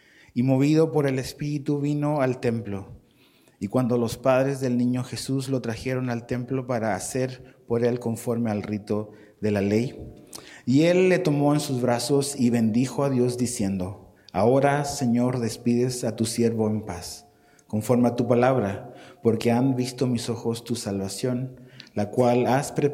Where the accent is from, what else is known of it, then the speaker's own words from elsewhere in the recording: Chile; moved away; Si mi acento es un poco extraño, es porque soy chileno y llevo 20 años viviendo ya aquí entre ustedes